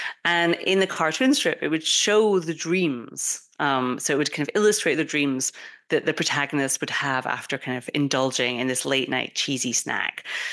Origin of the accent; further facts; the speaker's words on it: United Kingdom; So I, as a British person, really believe in my heart of hearts that cheese gives me strange dreams.